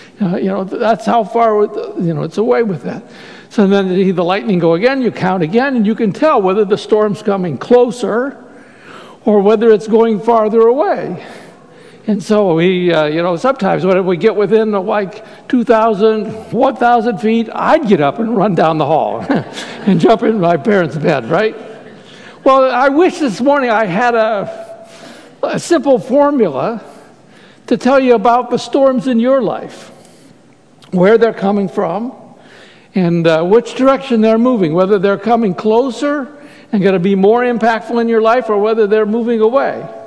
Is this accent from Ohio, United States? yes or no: yes; Ohio, United States; now in Long Island, United States; So when I was a child, I grew up in Ohio, and boy, did we have storms out there.